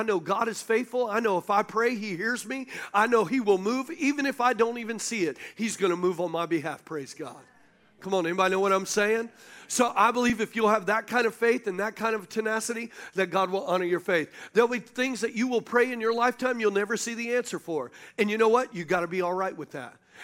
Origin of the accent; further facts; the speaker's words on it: the South, United States; I come from the South. Need I say more? There is a culture out there that totally disagrees with everything I just said.